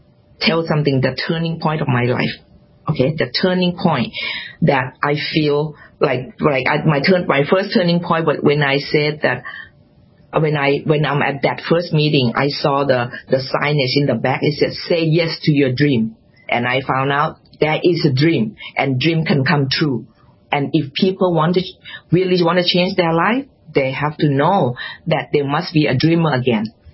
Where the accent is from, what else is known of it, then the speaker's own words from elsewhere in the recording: Thailand; English is a second language; now in United States; I'm an immigrant from Thailand to America. Don't speak English, don't know anyone